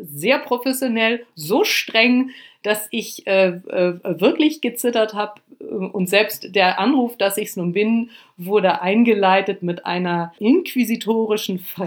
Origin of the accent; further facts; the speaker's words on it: Lower Saxony, Germany; moved away as an adult; also born or lived in Brazil; ich komme vom Land, aus Niedersachsen